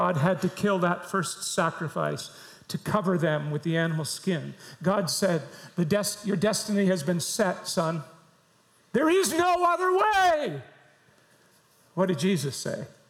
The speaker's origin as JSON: {"language": "English", "town": "Fredericton", "region": "New Brunswick", "country": "Canada", "said": "She was from Bradford, Maine, and I was from Fredericton, New Brunswick."}